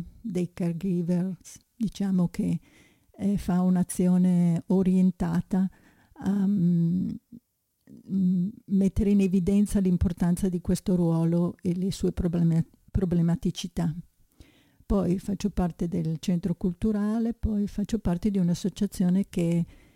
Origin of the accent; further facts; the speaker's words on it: Friuli-Venezia Giulia, Italy; now in Milan, Italy; io sono nata in Friuli, sono stata a lungo lì e poi sono venuta a Milano e ho abitato in moltissimi punti diversi della città. Abito a Niguarda dal 1990